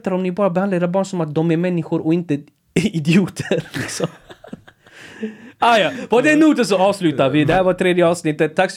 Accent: Sweden; born there; Skillnaden från mig är att jag är född i Sverige. Jag har fått en så här svensk kultur.

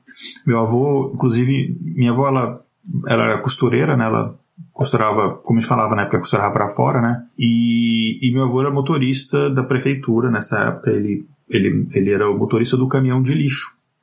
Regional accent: Janaúba, Minas Gerais, Brazil; born there; que é a cidade, de fato, onde eu nasci, em Janaúba, que é um pouco mais ao norte de Minas, ou quando eu ficava em Montes Claros, que é onde morava meu avô e minha avó

